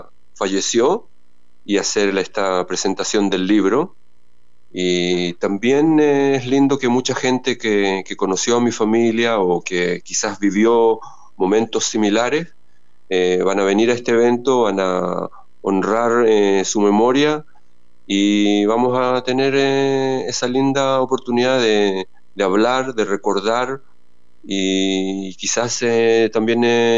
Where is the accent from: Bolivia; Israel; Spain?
Israel; also born or lived in Chile; nos fuimos de Chile en 1977, ya sabiendas que mi papá no estaba vivo, y nos fuimos a Israel, donde teníamos familia, nos estaban esperando. Entonces yo crecí en Israel, y el libro lo escribí originalmente en hebreo